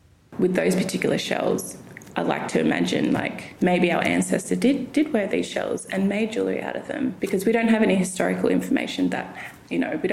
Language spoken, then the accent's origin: English; Taree, New South Wales, Australia; I'm a Woomerai woman from the mid-north coast of New South Wales, and I grew up in Taree and Foster area up that way, so also have strong ties with a lot of Biripi people as well.